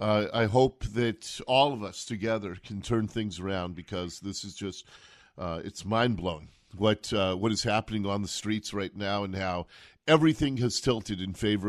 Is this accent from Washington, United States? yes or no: yes; Seattle, Washington, United States; I grew up in Seattle. I was born and raised here.